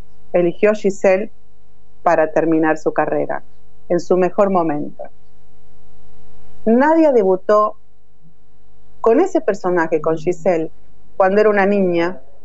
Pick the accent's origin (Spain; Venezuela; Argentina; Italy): Argentina; Avellaneda, Buenos Aires Province; Yo nací en Avellaneda